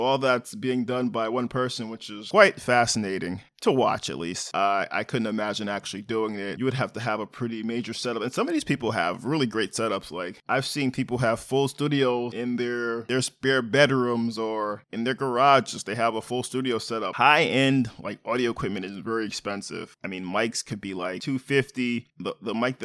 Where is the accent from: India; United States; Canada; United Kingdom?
United States; Bronx, New York; And I grew up in the Fordham area of the Bronx, and if you're familiar with that area along Fordham Road, there used to be a record store called Record Explosion